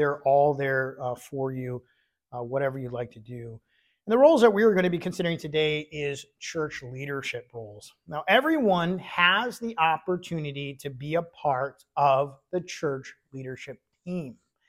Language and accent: English; Michigan, United States; When I was growing up in Michigan, we had a very large church. It was kind of the only Baptist church in the area.